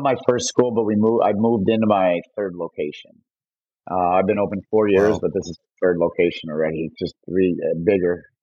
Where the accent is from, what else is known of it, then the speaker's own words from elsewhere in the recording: Alsip, Illinois, United States; Yeah. So I'm from Alsip, Palos Heights, south suburbs of Chicago.